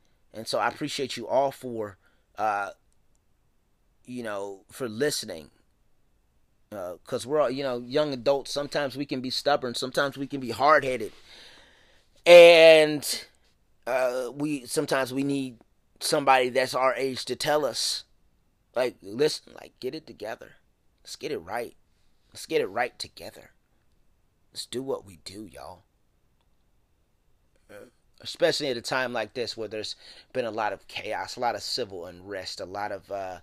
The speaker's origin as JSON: {"language": "English", "town": "Columbus", "region": "Ohio", "country": "United States", "tie": "born or raised there", "said": "Columbus, Ohio. Come on, Columbus. Y'all know this is my hometown."}